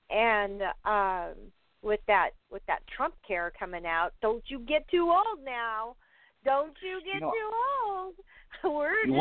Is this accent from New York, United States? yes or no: no; Arizona, United States; born there; So, yeah, you know, I was born in Arizona